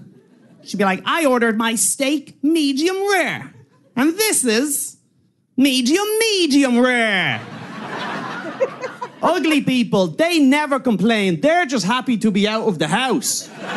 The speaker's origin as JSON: {"language": "English", "country": "Ireland", "said": "I'm from Ireland, okay?"}